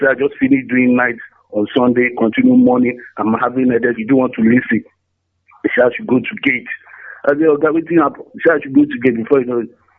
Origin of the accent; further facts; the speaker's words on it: Lagos, Nigeria; I was born and brought up in Lagos.